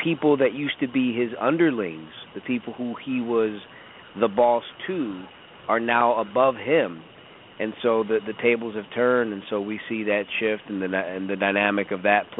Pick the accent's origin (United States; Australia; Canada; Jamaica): United States; Chicago, Illinois; And trust me, I'm from Chicago, and these cousins do not hold back.